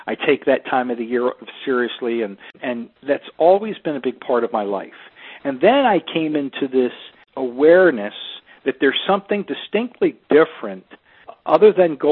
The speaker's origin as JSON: {"language": "English", "town": "Baltimore", "region": "Maryland", "country": "United States", "tie": "born or raised there", "lives_now": "Tampa, United States", "said": "I live in Tampa Bay, Florida. Now, let's say that I want to go to my hometown of Baltimore, Maryland, right?"}